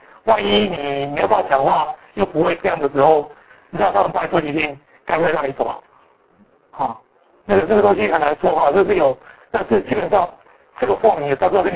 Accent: China; 我们中国人比较不喜欢讲这个啦

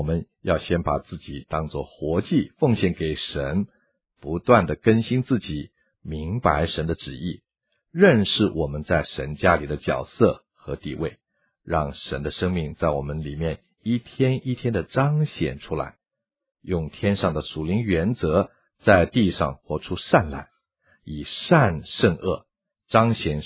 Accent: China; 我们中国人说，不以其人之道还治其人

